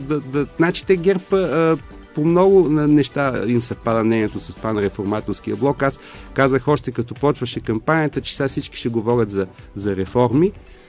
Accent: Varna, Varna Province, Bulgaria; Значи на нас като варненци и на мен като варненец

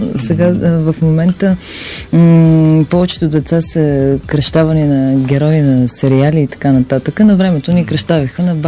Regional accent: Gorna Oryahovitsa, Veliko Tarnovo Province, Bulgaria; Аз съм от Горна Оряховица.

